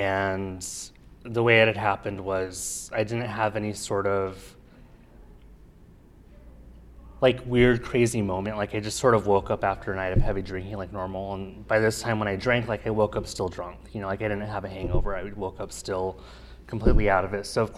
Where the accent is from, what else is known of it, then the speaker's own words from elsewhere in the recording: Tucson, Arizona, United States; moved away as an adult; now in Seattle, United States; I'm visiting from Seattle, Washington. I lived in Tucson my entire life and I moved up to Washington.